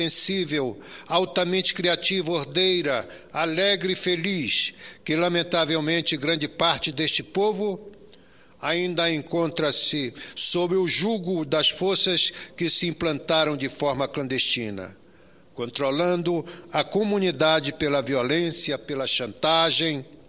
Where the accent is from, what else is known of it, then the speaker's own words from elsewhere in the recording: Amazon, Brazil; especialmente na Amazônia, de onde venho